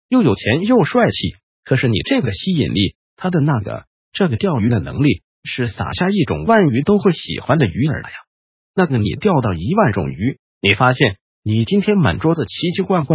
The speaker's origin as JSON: {"language": "Chinese", "country": "Taiwan", "said": "我像我吃四川菜，就觉得四川人吃的咸度是我们台湾人的四倍可能有"}